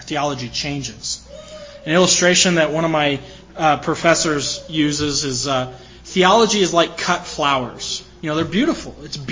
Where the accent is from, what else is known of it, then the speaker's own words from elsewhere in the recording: Utah, United States; now in Denver, United States; that they worshiped the same God that I worshiped growing up in Utah, the same God we worship here in Denver, Colorado.